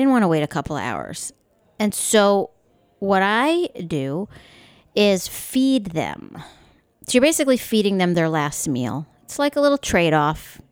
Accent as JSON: {"language": "English", "region": "New York", "country": "United States", "tie": "born or raised there", "said": "like I grew up on Long Island, and we would eat a lot of steamers, which are softshell clams"}